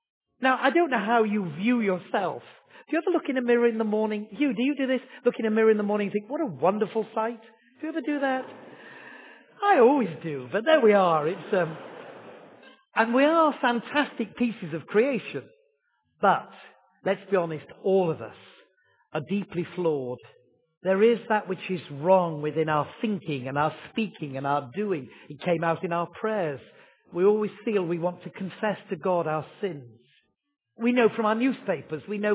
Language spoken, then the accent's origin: English; Yorkshire and the Humber, United Kingdom; but I am from Yorkshire, and the card was £2.50.